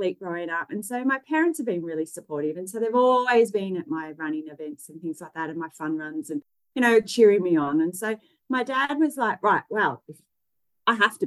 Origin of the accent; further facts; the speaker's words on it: Geelong, Victoria, Australia; because I'm from Geelong, that's like walking from Geelong to Melbourne and then starting to walk back again.